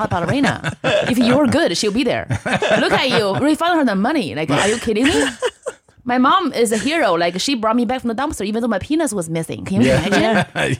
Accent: northern China, China; I grew up in China in the 90s. There's the one child policy.

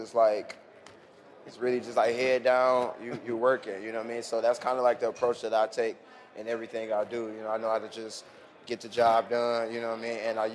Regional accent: Ohio, United States; I'm like, no, okay, I'm from Ohio.

